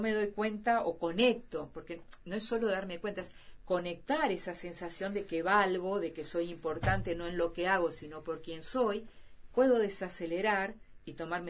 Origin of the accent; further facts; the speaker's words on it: Argentina; Yo hago siempre el chiste que yo soy argentina y tampoco soy perfecta